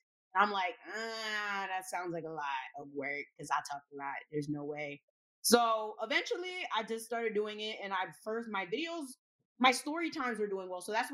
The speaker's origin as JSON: {"language": "English", "region": "New Jersey", "country": "United States", "tie": "born or raised there", "also_born_or_lived": "Bay Shore", "said": "Yeah, so I grew up in Jersey. I was born in Long Island. I was born in like the Bayshore area."}